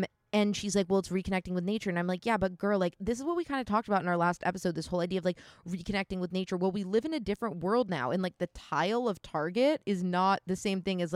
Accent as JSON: {"language": "English", "region": "Connecticut", "country": "United States", "tie": "born or raised there", "said": "Like, I grew up in Connecticut. It's totally real."}